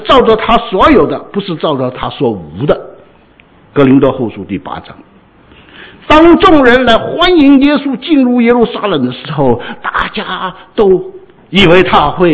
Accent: Hong Kong; 我在香港长大，我也看过这些很不同的杂志

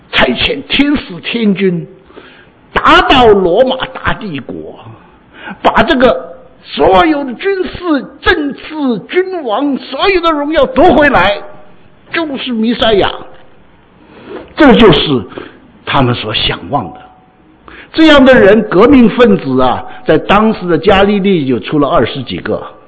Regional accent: Hong Kong; 我在香港长大，我也看过这些很不同的杂志

